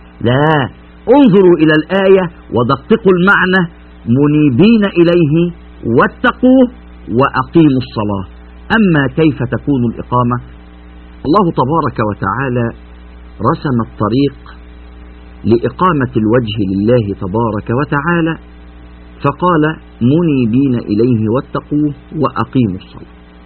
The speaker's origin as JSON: {"language": "Arabic", "country": "Egypt", "said": "يعني مثلا عندنا في مصر الظهر الساعة 12 مثلا والعصر 3:15"}